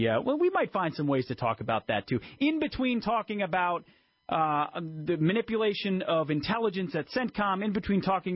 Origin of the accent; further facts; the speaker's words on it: Minnesota, United States; so I'm hot seating today for him out of Minnesota, my home state